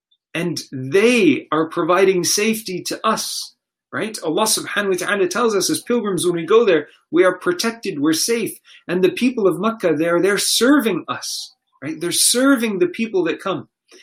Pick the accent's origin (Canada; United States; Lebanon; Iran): Canada; where are you from? Canada, I gave you my passport.